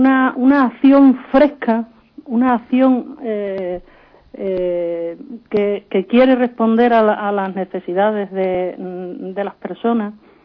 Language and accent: Spanish; Extremadura, Spain; porque en Extremadura en concreto somos la región europea, la novena región europea, con más paro femenino de toda Europa